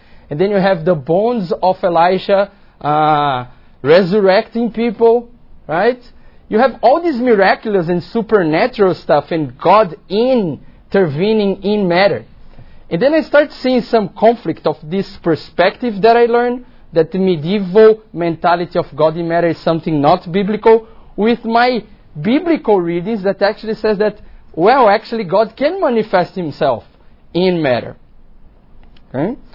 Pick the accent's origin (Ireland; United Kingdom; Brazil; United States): Brazil; I'm from Brazil, and as you probably know, Brazil is one of the largest Catholic countries in the world. And I grew up hearing of God manifesting himself in matter.